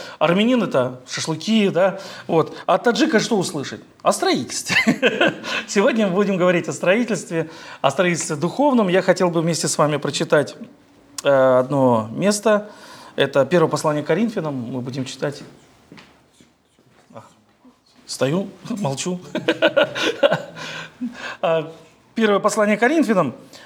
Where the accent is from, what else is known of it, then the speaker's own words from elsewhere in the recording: Volgograd Oblast, Russia; А в детстве была сложность. Я вырос под Волгоградом.